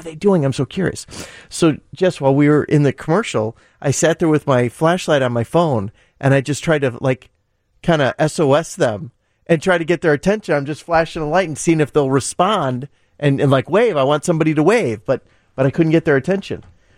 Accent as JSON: {"language": "English", "region": "Indiana", "country": "United States", "tie": "born or raised there", "said": "So I grew up in Northwest Indiana, and my first job was filling... was at an Amoco station"}